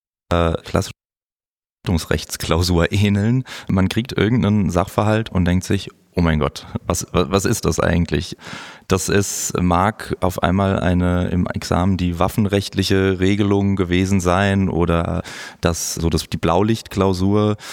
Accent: Baden-Württemberg, Germany; also born or lived in France; Also ich bin in der Region um Mannheim herum, zwischen Mannheim und Heidelberg aufgewachsen. Bin dort auch zur Schule gegangen und bin zwischenzeitlich, war ich dann auch mal in Frankreich auf der Schule.

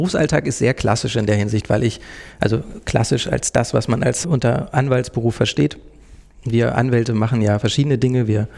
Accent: Berlin, Germany; Ich komme aus Berlin, also ich bin in Berlin aufgewachsen und habe an der Humboldt-Uni studiert.

